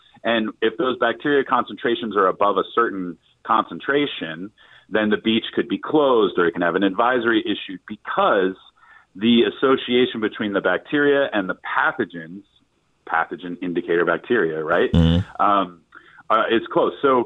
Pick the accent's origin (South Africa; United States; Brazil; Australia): United States; Fairfield, Connecticut; I grew up on Long Island. I'm from Fairfield originally, too.